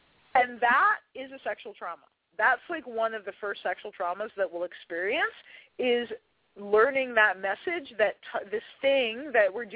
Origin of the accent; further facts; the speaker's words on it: United States; I'm based in Western Washington, so I'm an American.